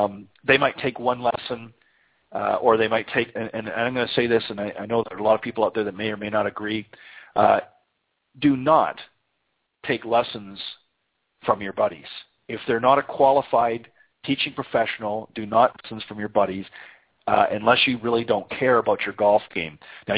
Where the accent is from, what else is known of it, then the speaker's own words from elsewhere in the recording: Canada; as many of you know from listening to the program before, I'm originally from Canada.